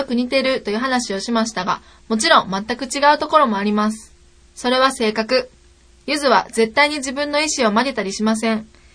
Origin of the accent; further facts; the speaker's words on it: Kansai, Japan; なんて言ったって私たち関西出身ですから